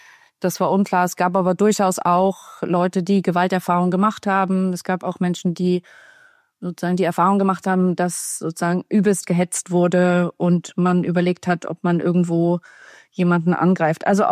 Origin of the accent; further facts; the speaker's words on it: Baden-Württemberg, Germany; also born or lived in Lesotho; meine Schulzeit habe ich in der Nähe von Stuttgart verbracht.